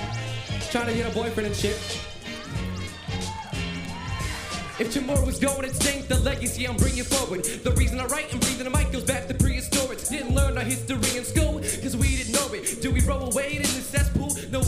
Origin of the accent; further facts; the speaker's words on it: Philippines; It's ironic because I'm Filipino.